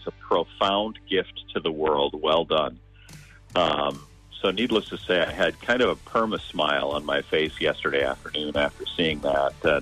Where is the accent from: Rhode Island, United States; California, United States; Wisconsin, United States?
Wisconsin, United States; Oostburg; Yeah, so I grew up in Oostburg, Wisconsin, which is a small town on the east side of the state